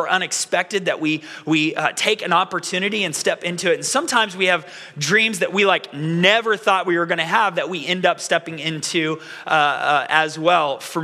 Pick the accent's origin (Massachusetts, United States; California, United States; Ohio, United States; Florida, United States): Florida, United States; Now, I'm from Florida, and so I know it is hot outside.